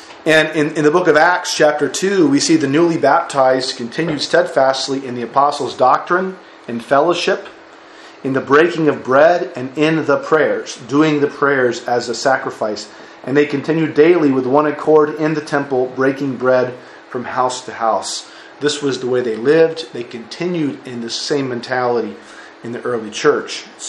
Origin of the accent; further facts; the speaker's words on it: United States; I have lots of money. I'm American.